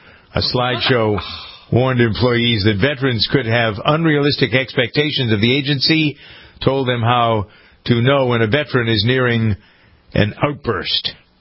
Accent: Framingham, Massachusetts, United States; We have that in Framingham, my hometown.

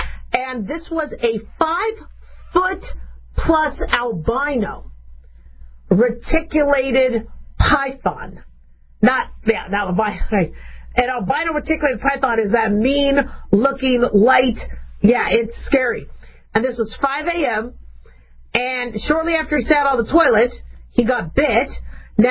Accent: Phoenix, Arizona, United States; also born or lived in Las Vegas; So I grew up in the Southwest United States, in Phoenix, Arizona, and Las Vegas, Nevada

